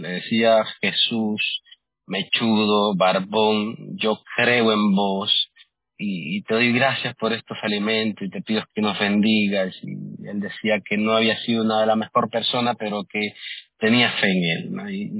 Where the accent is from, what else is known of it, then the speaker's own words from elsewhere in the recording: Nicaragua; moved away as an adult; now in New York, United States; Recuerdo, tenía 19 para 20 años y salgo de Nicaragua, mi país natal.